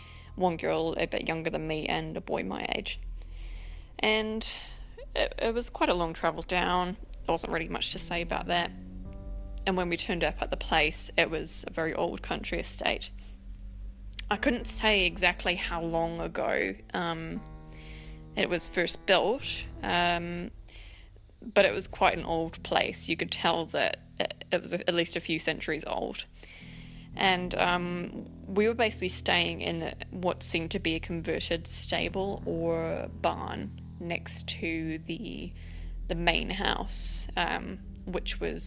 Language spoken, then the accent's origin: English; United Kingdom; now in New Zealand